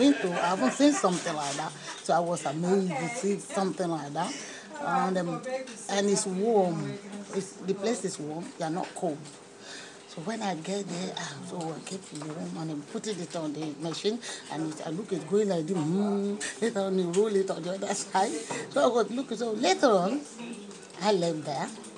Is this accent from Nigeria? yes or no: yes; Nigeria; moved away; I came from Nigeria.